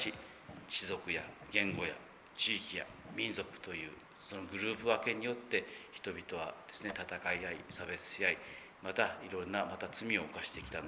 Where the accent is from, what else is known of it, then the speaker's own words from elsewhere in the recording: Kyushu, Japan; accent: Kyushu dialect; moved away as an adult; もう話している言葉の端々にですね、九州弁が出てますよって言われまして、そう言われてもですね、自分は全く気がつかないというふうに思いました。